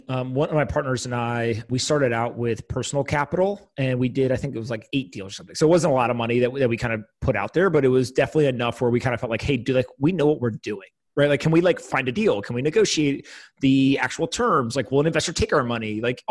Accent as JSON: {"language": "English", "region": "East Coast", "country": "United States", "tie": "born or raised there", "said": "I grew up on the East Coast, went to the West Coast"}